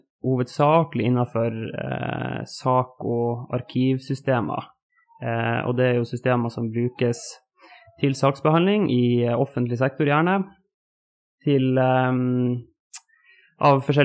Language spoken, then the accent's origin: Norwegian; Harstad, Troms, Norway; moved away as an adult; now in Kristiansand, Norway; Jeg kommer fra Harstad.